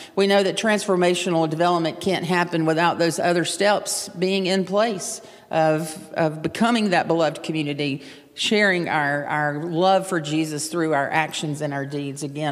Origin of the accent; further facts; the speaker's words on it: North Carolina, United States; I'm from North Carolina as well, just up the road from Kernersville, and will be stopping by on my way home today to see my mother later today as well.